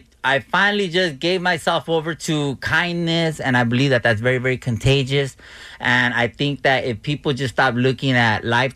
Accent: Los Angeles, California, United States; born there; I drove through Los Angeles right now, mm-hmm. and I was blown away, bro. I'm not going to lie. And I was born in this city, yeah. right here at the county hospital, you know.

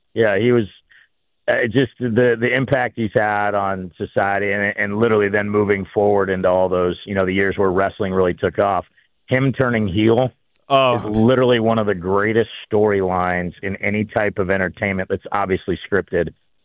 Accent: California, United States; Growing up in California, I mean, we were either watching the NWA on TBS on Saturdays and Sundays

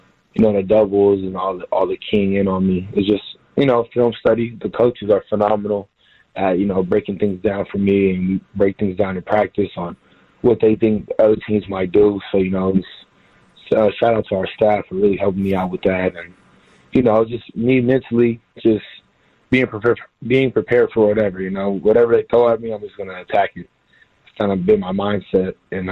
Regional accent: Houston, Texas, United States; now in San Diego, United States; I was from Houston, but I still knew about the program.

